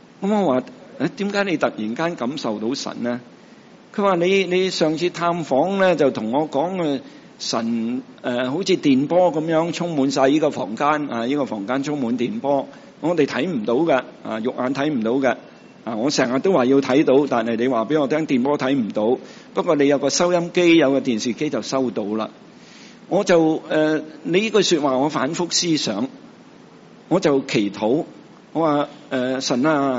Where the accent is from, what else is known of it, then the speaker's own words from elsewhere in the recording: Hong Kong; 我哋食蛇嘅，我哋香港人。